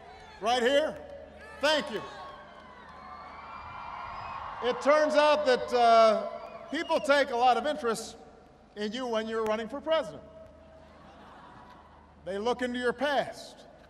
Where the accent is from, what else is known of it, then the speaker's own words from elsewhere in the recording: Chicago, Illinois, United States; back when I was first running in my hometown of Chicago. Because Chicago is the Irish capital of the Midwest.